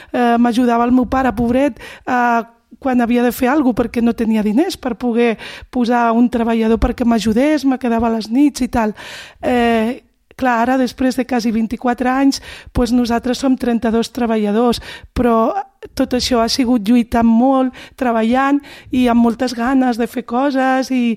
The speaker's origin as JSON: {"language": "Catalan", "town": "Calella", "region": "Catalonia", "country": "Spain", "tie": "born there", "said": "Jo sóc nascuda aquí, a Calella, de les arrels del meu pare, no?"}